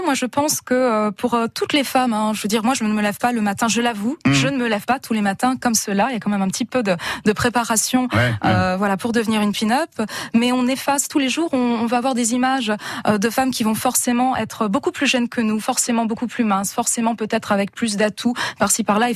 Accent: Hauts-de-France, France; moi je suis picarde à la base, il n'y a toujours rien.

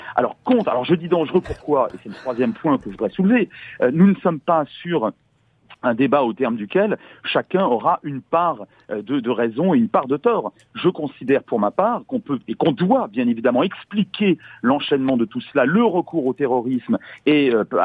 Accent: France; moi je suis français donc je parle en tant que citoyen français

